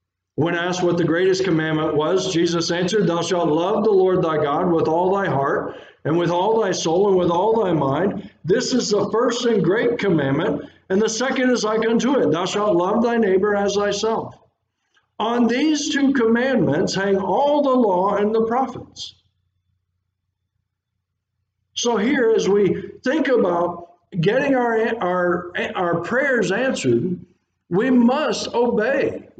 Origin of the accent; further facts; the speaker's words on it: Georgia, United States; And I come from Georgia, and in Georgia, from time to time, we have droughts